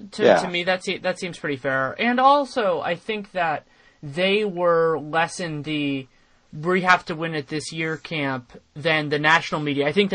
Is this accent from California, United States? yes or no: yes; California, United States; I mean, I'm born and raised in the Bay Area